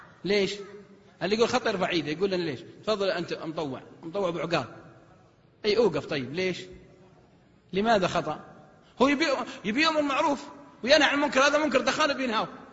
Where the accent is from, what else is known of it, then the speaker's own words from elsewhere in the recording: Al-Qassim, Saudi Arabia; حتى لو تجي عندنا في القصيم يمكن ينسون ما يسلمون عليك